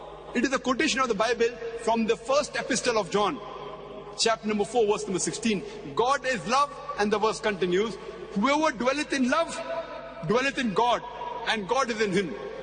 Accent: India; I come from India, which has a population of more than 1 billion people, out of which, safely you can say, 160 to 180 million are Muslims.

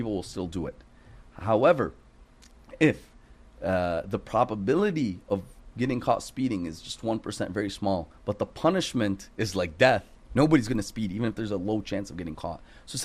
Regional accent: United States; because growing up in America, it's easy to feel tempted and seduced.

